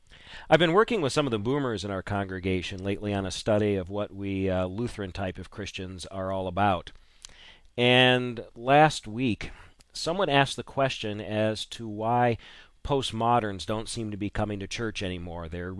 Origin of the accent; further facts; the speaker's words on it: Florida, United States; moved away; Growing up in Florida, all we ever had was green and brown. But having lived up north here since 82